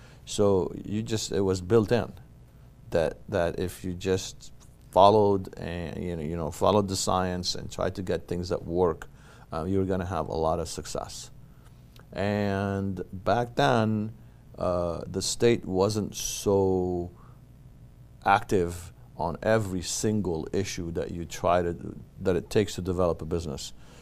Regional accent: California, United States; So I grew up in the Bay Area, in the East Bay, and I skied right up here. And I used to come down and party in Reno.

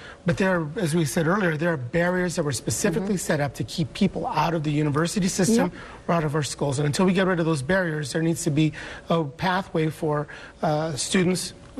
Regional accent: Kansas, United States; growing up in Kansas, we were poor.

